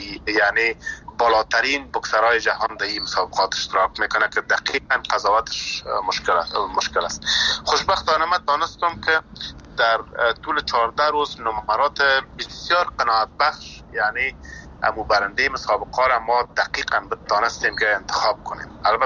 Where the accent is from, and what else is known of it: Afghanistan; born or raised there